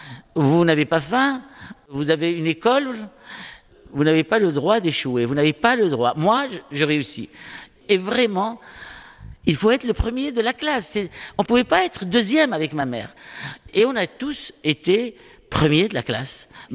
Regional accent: Marrakesh, Marrakesh-Safi, Morocco; Médina de Marrakech, dans une rue qui s'appelle Derb Jdid, à Riad Zitoun El Kedim. Et j'ai passé toute mon enfance en Médina, au milieu d'une famille nombreuse. Nous étions 7 frères et sœurs.

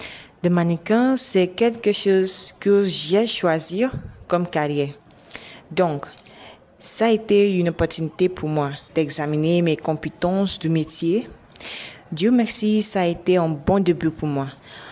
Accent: Rivers, Nigeria; French is a second language; Je viens de l'état de Rivers. Je suis étudiante, j'étudie la langue française.

